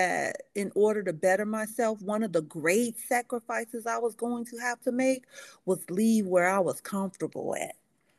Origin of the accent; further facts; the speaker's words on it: Chicago, Illinois, United States; Well, if I grew up on the South Side, and when I say the South Side of Chicago, I want to say like the Southeast Side, right off of South Chicago and Yates